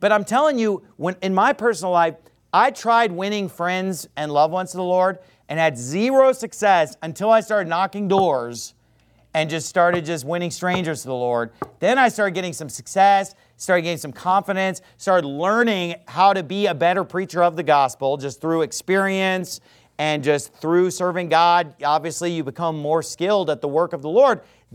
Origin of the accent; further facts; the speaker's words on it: Sacramento, California, United States; I just want to make sure that my hometown is being reached. I don't care who's doing it. So I'm glad somebody's there running a soul-winning powerhouse in that town. And then that like, absolved me of all guilt of not going back to Sacramento